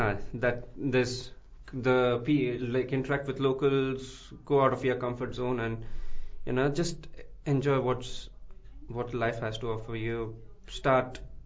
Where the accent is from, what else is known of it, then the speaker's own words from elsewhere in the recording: Pune, Maharashtra, India; born there; And yeah, Marathi, because I was born in Pune, and there's, like, Maharashtra people speak Marathi.